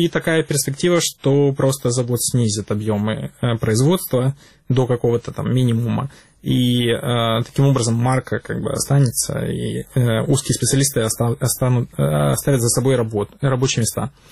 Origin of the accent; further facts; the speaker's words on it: Sevastopol, Ukraine; Поскольку я из Севастополя сам